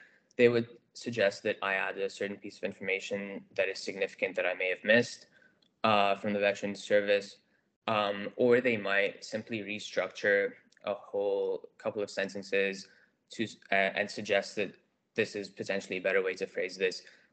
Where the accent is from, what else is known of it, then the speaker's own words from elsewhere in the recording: Lebanon; I grew up abroad. I grew up in Lebanon